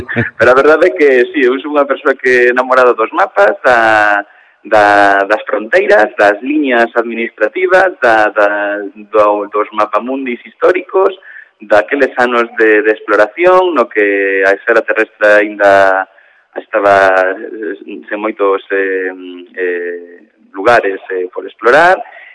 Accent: A Coruña, Galicia, Spain; also born or lived in Ourense; No meu caso eu son ourensán, nací en Ourense, encantame dicilo, pero teño que recoñecer que tamén son coruñés, levo aquí toda a vida.

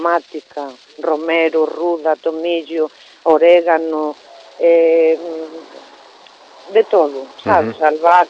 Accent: Cacabelos, Castile and León, Spain; Yo soy de Cacabelos, del uh-huh. Bierzo.

